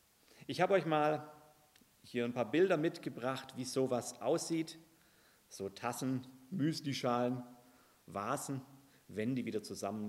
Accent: Baden-Württemberg, Germany; Hey, als Schwabe, da brauchen wir die einfach.

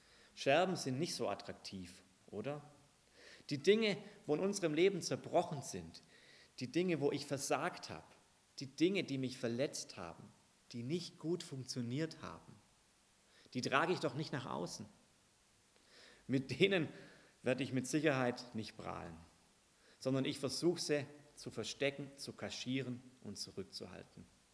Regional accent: Baden-Württemberg, Germany; Hey, als Schwabe, da brauchen wir die einfach.

